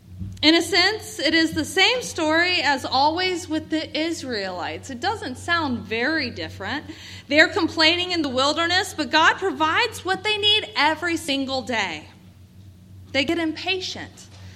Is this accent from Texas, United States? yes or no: no; Atlanta, Georgia, United States; now in New Jersey, United States; I grew up in Atlanta, Georgia, a hot and humid place with no shortage of mosquitoes, where it almost never snows.